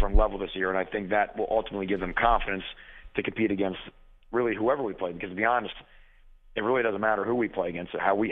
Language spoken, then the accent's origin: English; Miami, Florida, United States; And trust me, you know, I was raised in the Orange Bowl.